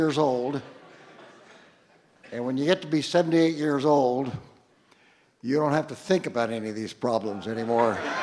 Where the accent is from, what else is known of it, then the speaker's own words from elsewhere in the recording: Missouri, United States; And I want to say, Larry, that I'm sorry I'm not from Iowa. I am from Missouri.